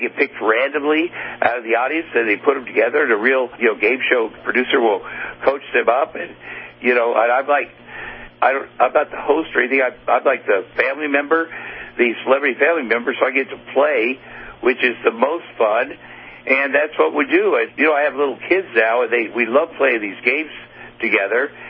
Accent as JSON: {"language": "English", "town": "Ottumwa", "region": "Iowa", "country": "United States", "tie": "born or raised there", "said": "Well, you know, I dreamed. I grew up in Ottumwa, Iowa."}